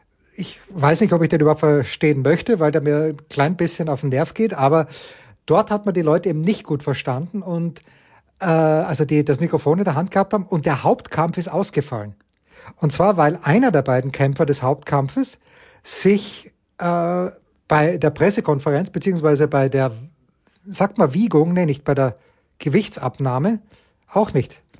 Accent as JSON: {"language": "German", "town": "Voitsberg", "region": "Styria", "country": "Austria", "said": "dagegen ist Voitsburg, wo ich herkomme, fast eine Weltstadt"}